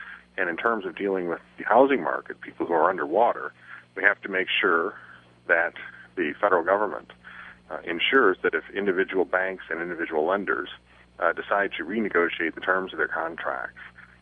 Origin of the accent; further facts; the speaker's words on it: Detroit, Michigan, United States; So I'm from Detroit. We put our nose to the grindstone. We move on.